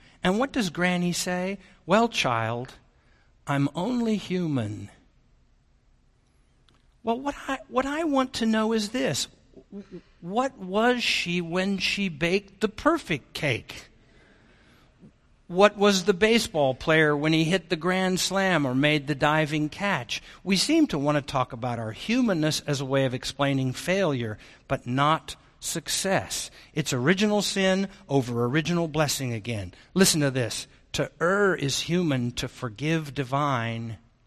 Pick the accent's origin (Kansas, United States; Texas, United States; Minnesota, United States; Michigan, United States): Kansas, United States; Wichita; When I was a boy growing up in Wichita, Kansas, I was a double PK, son of a preacher, son of a professor